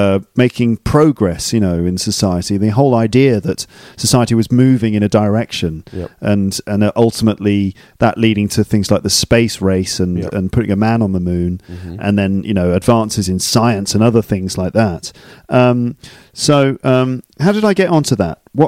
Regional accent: the South, United States; I'm from the South and I speak like this.

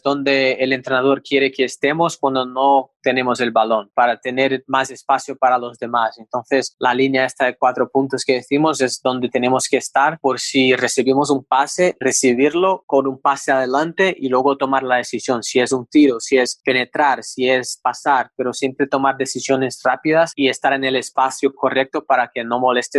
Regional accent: Brazil; Spanish is a second language; Siempre me ha demostrado mucho respeto con el hecho que yo soy de Brasil

